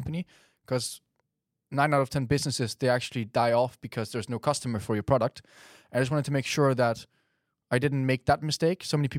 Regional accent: Maastricht, Limburg, Netherlands; I'm currently 23. I grew up in the Netherlands. I have two Danish parents. So I grew up in a Danish household in the Netherlands. I was born close to Maastricht and lived here pretty much my whole life.

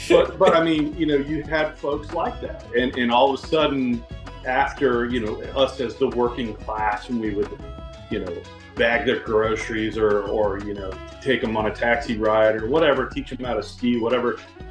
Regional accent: Aspen, Colorado, United States; I tell people now, about growing up in Aspen, where we had, you know … played on the softball teams.

